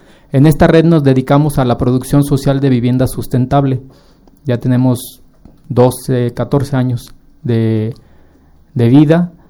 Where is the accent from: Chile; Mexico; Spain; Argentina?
Mexico; que somos de acá de México.